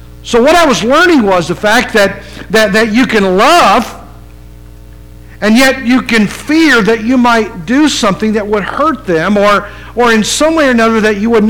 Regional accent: West Virginia, United States; When I was a little boy growing up in West Virginia, my dad at the time, when I was about 7 years old, worked for a trucking company.

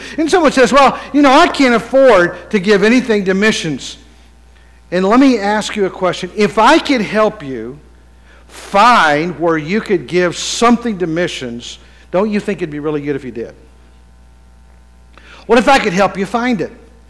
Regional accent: West Virginia, United States; Now, we had this little lake nearby our place where I grew up in West Virginia.

